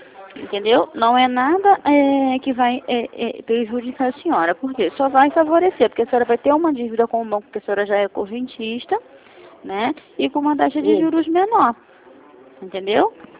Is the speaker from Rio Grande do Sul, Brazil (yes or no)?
no; Rio de Janeiro, Brazil; Eu sou de Bangu.